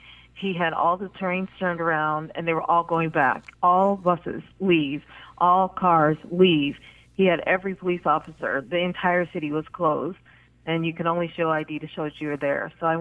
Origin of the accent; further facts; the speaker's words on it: Chicago, Illinois, United States; Every year I think about this, but I'm from Chicago, and I lived in Chicago at the time.